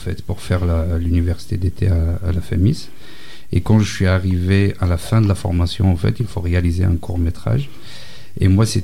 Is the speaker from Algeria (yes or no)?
yes; Algeria; moi, j'ai grandi avec l'enseignement en Algérie, avec un monde en noir et blanc.